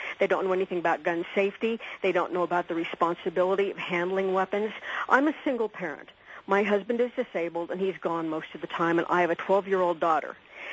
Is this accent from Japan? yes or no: no; Colorado, United States; In fact, I'm from Colorado. There's a reason I'm from Colorado, and I don't go back, and it's such stupidity as this gentleman.